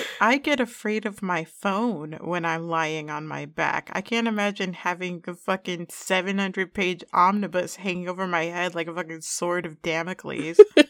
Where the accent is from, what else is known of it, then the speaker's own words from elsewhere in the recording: Ohio, United States; from Ohio.